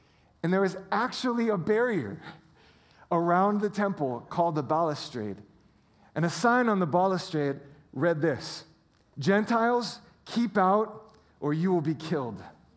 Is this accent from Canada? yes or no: no; Hawaii, United States; Now, I grew up in Hawaii, and there was a word that was used for Caucasian people like me that didn't look like everybody else.